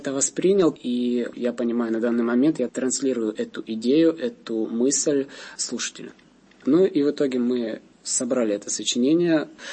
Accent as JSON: {"language": "Russian", "town": "Votkinsk", "region": "Udmurtia", "country": "Russia", "tie": "born there", "lives_now": "Moscow, Russia", "said": "Я родился на родине Петра Ильича Чайковского, это город Воткинск. Потом постепенно я переезжал из одного города в другой и оказался в Москве."}